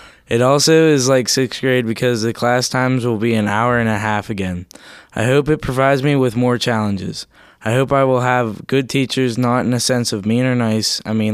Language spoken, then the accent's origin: English; Greensburg, United States; I am 14 years old and I am from Greensburg.